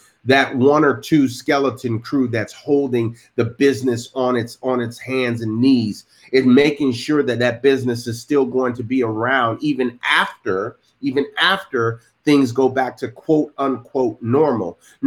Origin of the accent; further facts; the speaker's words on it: Georgia, United States; born there; from a family where my parents were immigrants from Haiti, and we migrated here to the United States. I was born in Georgia